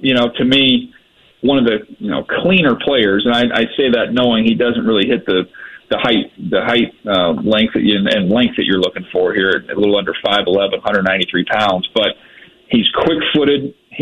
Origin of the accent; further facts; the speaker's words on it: San Diego, California, United States; And, you know, I grew up in San Diego. I love San Diego.